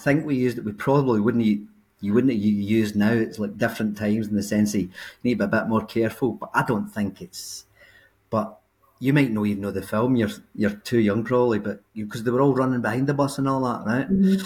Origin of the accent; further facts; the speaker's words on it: Larkhall, Scotland, United Kingdom; slightly different in the sense that we grew up in Lark Hall, so they felt safe